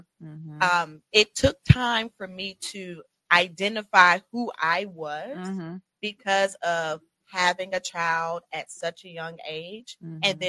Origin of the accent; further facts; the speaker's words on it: Marietta, Georgia, United States; I'm from Marietta, Georgia. Homegrown, still live in Cobb County. Product of a single parent household, raised by my mother, who I love dearly.